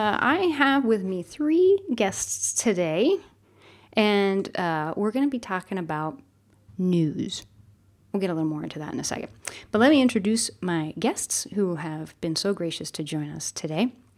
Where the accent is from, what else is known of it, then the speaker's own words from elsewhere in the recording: Copenhagen, Capital Region of Denmark, Denmark; here in my hometown of Copenhagen, Denmark.